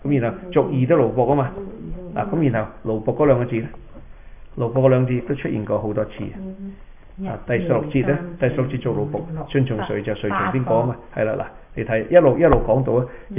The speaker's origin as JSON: {"language": "Cantonese", "country": "China", "said": "我哋中國人有一句話叫人洗心革面啊嘛"}